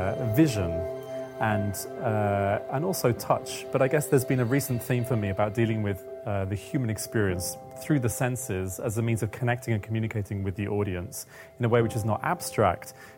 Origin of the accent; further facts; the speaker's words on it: Brighton, South East England, United Kingdom; being invited to be an associate at the Dome means for the first time I've really got a connection to my hometown. So I've performed in Brighton over the years and I've presented my company there, but this really kind of gives us a kind of home base